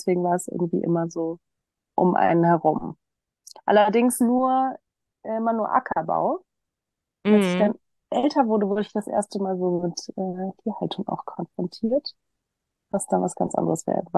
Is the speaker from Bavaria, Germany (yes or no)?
no; Schleswig-Holstein, Germany; Ich komme aus Norddeutschland. Ich würde sagen, das ist schon, ich bin Holsteinerin, das ist ein Teil meiner Identität.